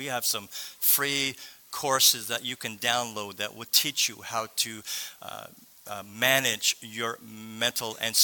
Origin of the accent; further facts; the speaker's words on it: Nova Scotia, Canada; We have had many friends who in the Maritime, we're from Cape Breton Island.